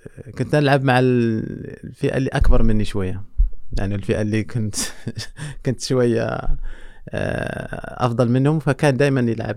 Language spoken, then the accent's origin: Arabic; Kenitra, Rabat-Salé-Kénitra, Morocco; في القنيطرة مدينتي اللي يعني كبرت فيها وتربيت فيها.